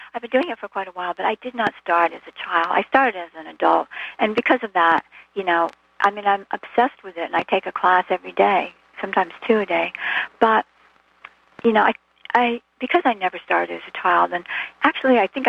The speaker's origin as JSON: {"language": "English", "region": "Vermont", "country": "United States", "tie": "born or raised there", "said": "I don't like skiing, even though I grew up in Vermont."}